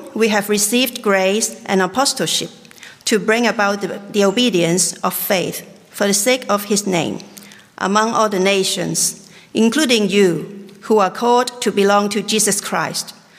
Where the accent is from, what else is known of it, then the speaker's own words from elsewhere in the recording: Hong Kong; from Hong Kong. It's my privilege to be in St. John's.